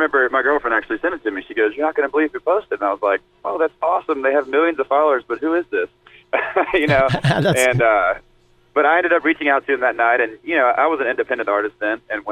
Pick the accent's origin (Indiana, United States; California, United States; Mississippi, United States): Mississippi, United States; Hattiesburg; a lot of people go through my hometown of Hattiesburg when they're on the way either to New Orleans or the beach down in Gulf Shores in that area.